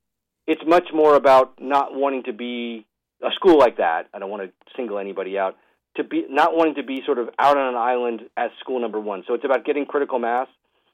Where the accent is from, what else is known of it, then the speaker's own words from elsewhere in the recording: Boston, Massachusetts, United States; There was a Boston team. I grew up in the Boston area, Boston Breakers.